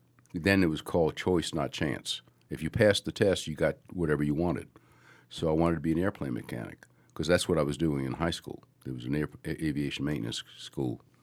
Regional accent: New York City, New York, United States; born there; I was born in Manhattan, New York, which is one of the five boroughs, in a section, believe it or not, was called Hell's Kitchen.

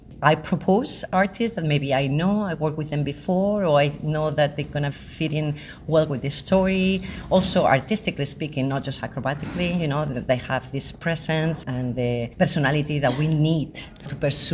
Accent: Spain; I'm lucky because I'm from Spain, so I speak Spanish too.

